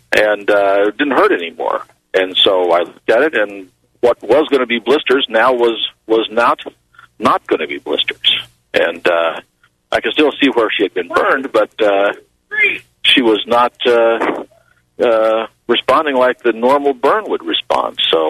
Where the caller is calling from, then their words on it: Albuquerque, New Mexico, United States; I'm calling from Albuquerque.